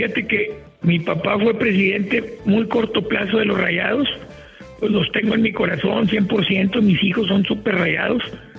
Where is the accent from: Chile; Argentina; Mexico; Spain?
Mexico; Monterrey, Nuevo León; Yo soy regio, sí